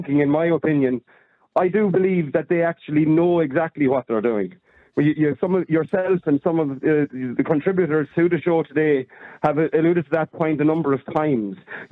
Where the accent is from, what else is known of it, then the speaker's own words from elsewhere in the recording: Dungarvan, Munster, Ireland; I'm from Dungarvan County, Waterford